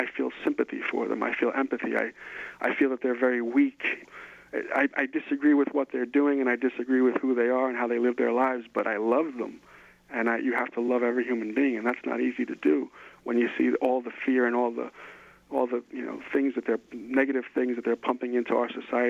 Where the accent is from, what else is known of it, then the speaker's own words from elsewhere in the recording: New York City, New York, United States; I grew up in and around New York City, I always went there